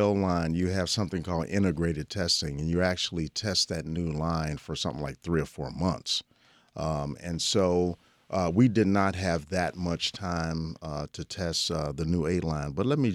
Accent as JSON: {"language": "English", "town": "Chicago", "region": "Illinois", "country": "United States", "said": "Well, I'm actually from Chicago, but..."}